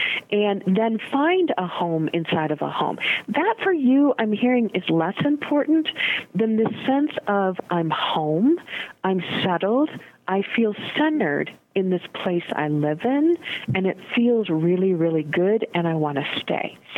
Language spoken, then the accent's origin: English; Michigan, United States; now in Colorado, United States; But if anybody asks me where home is, although I grew up in Michigan, Home for me is Colorado.